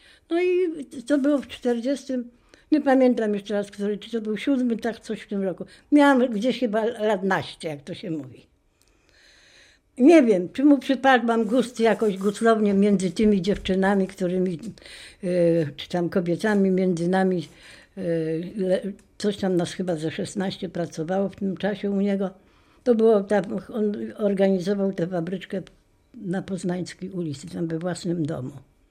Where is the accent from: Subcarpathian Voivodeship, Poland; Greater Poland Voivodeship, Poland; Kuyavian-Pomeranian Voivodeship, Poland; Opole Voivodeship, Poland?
Kuyavian-Pomeranian Voivodeship, Poland; Kcynia; Urodziłam się w Kcyni, mieszkałam w Kcyni i tu mieszkałam w tym domu, bo to jest po moich rodzicach.